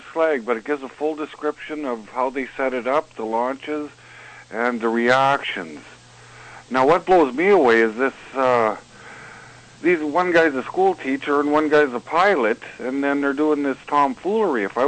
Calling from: Alberta, Canada; Okay, it's … from Northern Alberta calling.

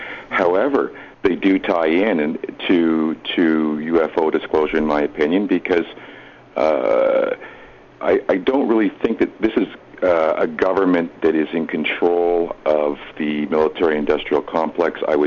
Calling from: Montreal, Quebec, Canada; I'm calling from Montreal.

